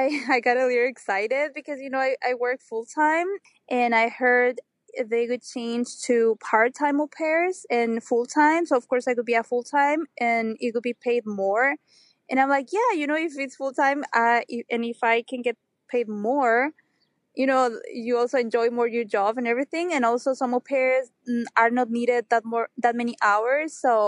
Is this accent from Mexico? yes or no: yes; Mexico; English is a second language; now in New York City, United States; I'm from Mexico